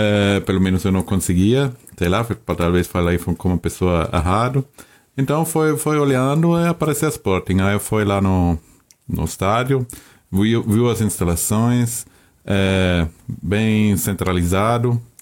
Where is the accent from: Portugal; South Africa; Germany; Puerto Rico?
Germany; Portuguese is a second language; Não, grande diferença, né? Sou alemão, morei na Alemanha.